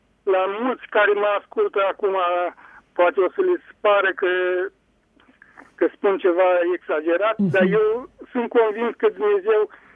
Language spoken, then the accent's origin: Romanian; Botoșani County, Romania; Chiar de la graniță cu Prutul, la Taraban, 70 de kilometri de Botoșani.